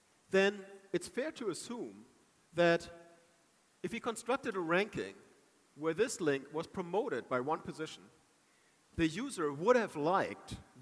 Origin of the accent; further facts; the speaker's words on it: Germany; English is a second language; So I'm from Germany, my parents speak only German